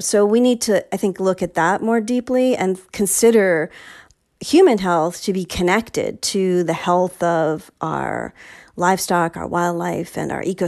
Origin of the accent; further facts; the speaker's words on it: New York City, New York, United States; born there; I'm from New York City. That's where I was born.